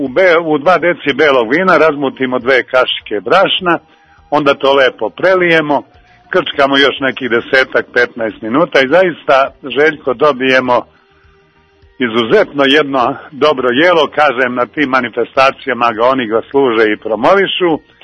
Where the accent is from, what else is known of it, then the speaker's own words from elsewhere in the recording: Kosjerić, Zlatibor District, Serbia; ali odlazimo i mi iz Kosjerića